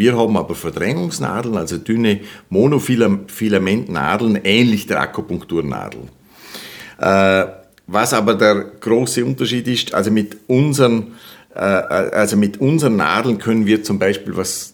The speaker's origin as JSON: {"language": "German", "region": "Vorarlberg", "country": "Austria", "tie": "born there", "second_language": "German", "said": "Ja, also geboren bin ich in Vorarlberg und die größte Gemeinde in ganz Österreich und bei mir ist definitiv Deutsch die erste lebende Fremdsprache."}